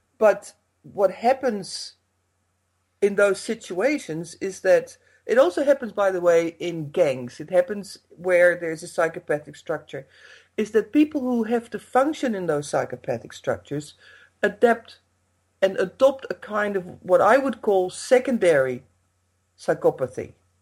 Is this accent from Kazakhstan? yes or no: no; Netherlands; now in England; in my what used to be my home country, Holland